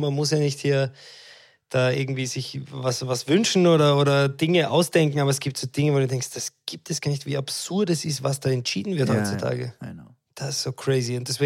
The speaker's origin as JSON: {"language": "German", "country": "Austria", "tie": "born or raised there", "said": "Ich bin ja auch in Österreich"}